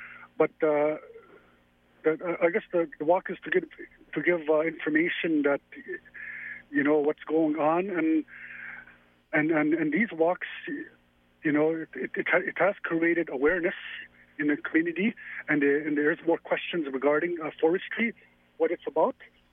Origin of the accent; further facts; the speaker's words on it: Ontario, Canada; I'm from Grasmere's First Nation, which is in Ontario.